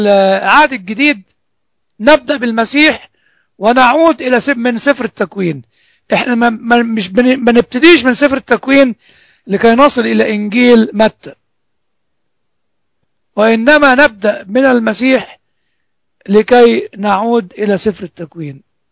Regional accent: Egypt; now in United States; وأنا طبعا عارف إن في ناس أصوليين أكتر من أصولية الجماعات الإسلامية عندنا في مصر، هنا في أمريكا

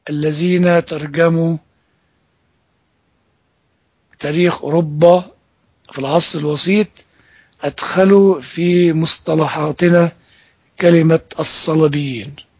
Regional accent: Egypt; أتكلم معكم بكل محبة وبكل صدق كمصري وكمسيحي.

